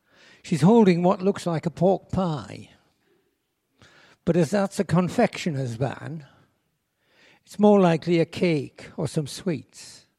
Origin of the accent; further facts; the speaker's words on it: Scotland, United Kingdom; born there; also born or lived in Newcastle upon Tyne; So my mother went to stay with her cousins who worked on a farm in the Scottish borders.